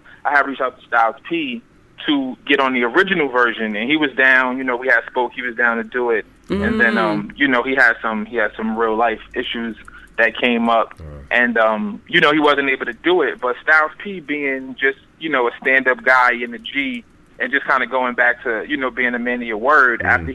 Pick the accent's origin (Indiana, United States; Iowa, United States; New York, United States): New York, United States; And, you know, me being a New Yorker, you coming up listening